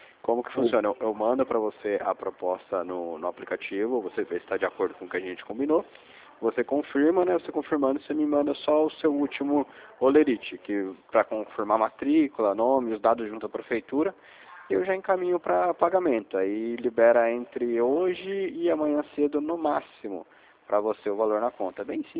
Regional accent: São José dos Campos, São Paulo, Brazil; Que sou de São José dos Campos.

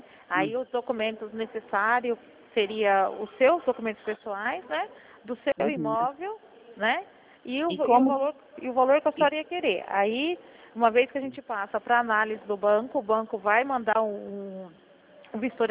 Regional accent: Dourados, Mato Grosso do Sul, Brazil; Ótimo, melhor ainda, eu também sou de Dourados.

